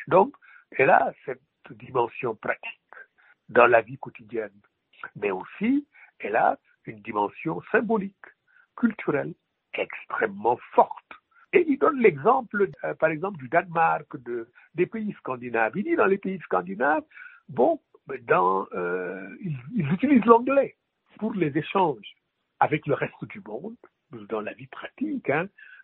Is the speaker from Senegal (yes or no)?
yes; Senegal; first language Wolof; French is a second language; On écrit dans sa langue, qui est, dans mon cas, ma langue maternelle, c'est le Wolof, et c'est traduit.